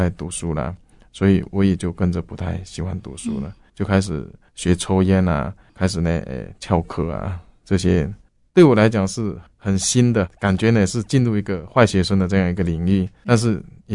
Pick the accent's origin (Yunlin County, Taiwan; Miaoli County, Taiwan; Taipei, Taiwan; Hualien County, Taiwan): Miaoli County, Taiwan; born there; 我是出生在苗栗乡下